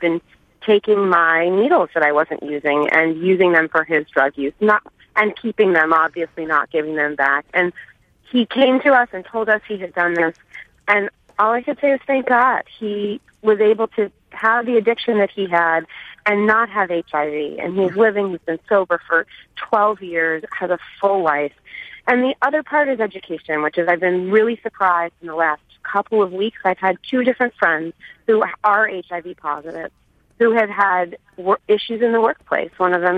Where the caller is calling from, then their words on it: California, United States; First, I grew up in California and I have type 1 diabetes